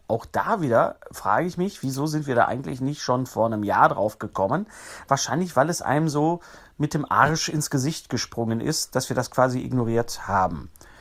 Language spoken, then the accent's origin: German; Bochum, North Rhine-Westphalia, Germany; born there; der Westfale, zu denen ich mich ja mehr zähle, ich bin ja gebürtiger Bochumer, meine Eltern waren Hessen, aber ich bin vom Chakra her bin ich doch Westfale.